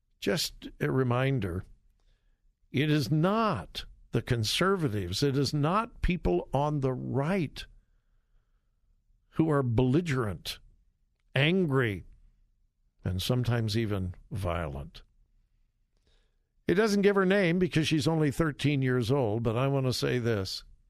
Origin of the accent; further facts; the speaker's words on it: California, United States; I'm so fortunate that, you know, the time in which I grew up in California.